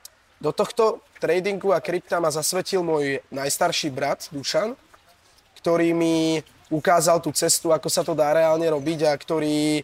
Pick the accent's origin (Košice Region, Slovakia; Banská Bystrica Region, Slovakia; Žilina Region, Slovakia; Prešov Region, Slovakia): Žilina Region, Slovakia; mám 21 rokov, pochádzam z Oravy.